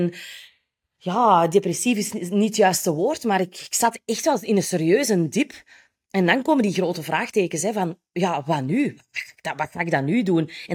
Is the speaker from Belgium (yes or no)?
yes; Belgium; Ik ben opgegroeid in de Kempen. Ik ben een dochter van boomkwekers.